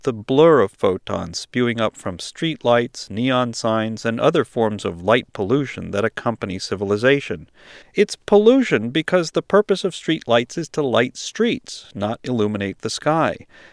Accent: New York City, New York, United States; As a child growing up in New York City, the Hayden Planetarium was the closest I got to a clear view of those constellations.

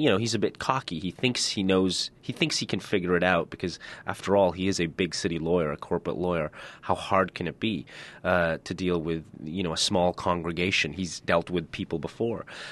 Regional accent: Toronto, Ontario, Canada; born there; I myself am Muslim and was born in Toronto, and you know, I'm fully Canadian, as it were, or North American for our context.

